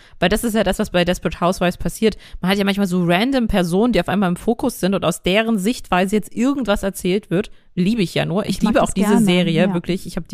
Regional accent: East Germany, Germany; ich komme doch aus dem Osten, da guckt man MDR.

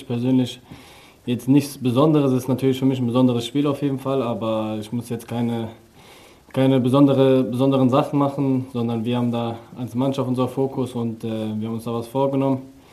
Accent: Cologne, North Rhine-Westphalia, Germany; born there; now in Berlin, Germany; Erstmal bin ich in Köln geboren.

